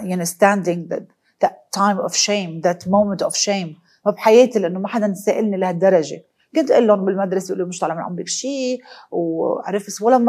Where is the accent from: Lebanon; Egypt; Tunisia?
Lebanon; now in London, United Kingdom; بشكر ربي على طفولتي بلبنان